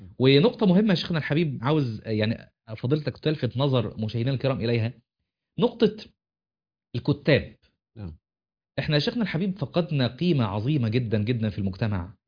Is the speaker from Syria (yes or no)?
no; Qena Governorate, Egypt; يعني انا اصلا من الصعيد محافظه قنا.